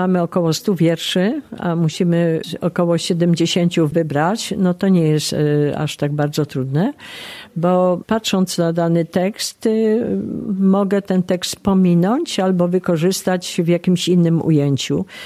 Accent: Stalowa Wola, Subcarpathian Voivodeship, Poland; moved away as an adult; now in Kraków, Poland; W wieku 19 lat wyjechałam ze Stalowej Woli do Krakowa, tam studiowałam prawo administracyjne

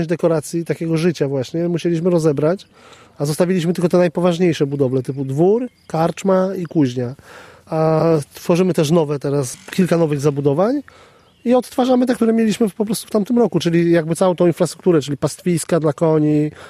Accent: Rzeszów, Subcarpathian Voivodeship, Poland; Ale fajnie było być tutaj znowu na Podkarpaciu, skąd pochodzę, więc przygoda taka związana z domem, no bo ja tak naprawdę się wychowałem.

